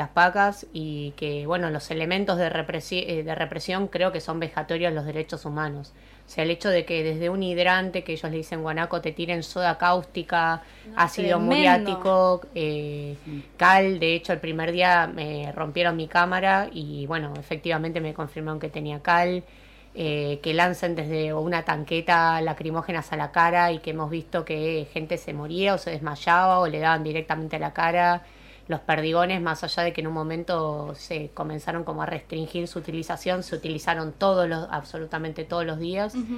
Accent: Argentina; siendo argentino uno está acostumbrado a ciertos niveles

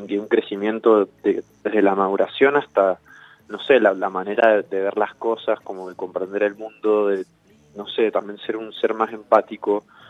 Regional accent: Mendoza, Argentina; now in Buenos Aires, Argentina; me vine para Buenos Aires, yo soy de Mendoza, me vine para Buenos Aires

